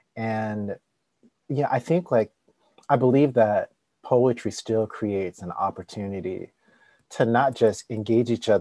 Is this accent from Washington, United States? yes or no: no; Compton, California, United States; So when I think about, you know, being a Californian, being from Compton, like that's my last lasting memory.